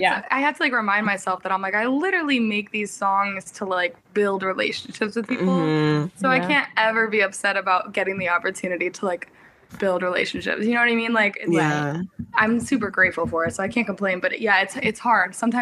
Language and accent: English; Hopkinton, Massachusetts, United States; I grew up in Hopkinton.